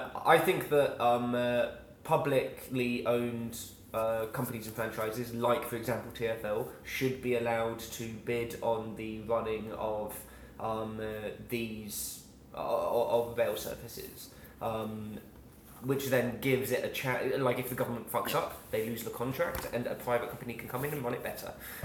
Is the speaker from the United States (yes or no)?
no; East of England, United Kingdom; I grew up on the Abellio Greater Anglia line out east